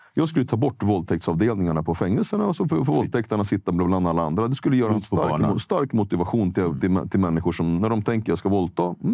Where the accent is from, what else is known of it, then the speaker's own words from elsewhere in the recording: Sweden; born there; Men jag är född i Sverige, men jag har ett annan färg.